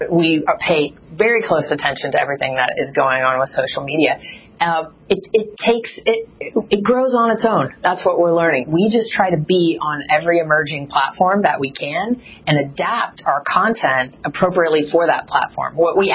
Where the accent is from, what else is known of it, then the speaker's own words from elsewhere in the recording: Sacramento, California, United States; It really starts growing up in Sacramento. And I was a girl. I was 12 years old who played a lot of sports growing up.